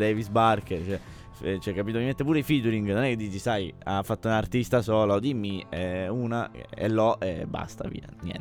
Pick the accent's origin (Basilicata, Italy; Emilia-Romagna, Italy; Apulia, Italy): Apulia, Italy; Gemini; A parte che sono di Gemini, che è frazione di Ugento.